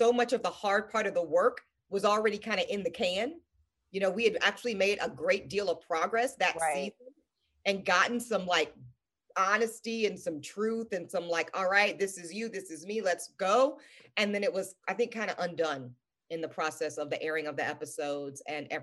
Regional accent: the South, United States; I loved Dallas, maybe because I'm from the South.

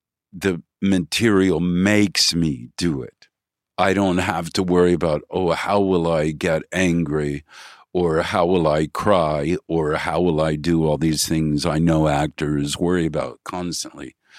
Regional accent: Chicago, Illinois, United States; But I was very happy in Chicago.

